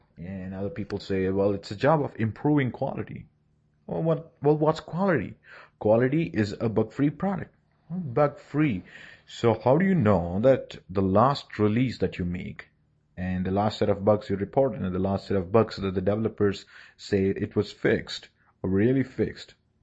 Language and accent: English; India; I'm a tester from India.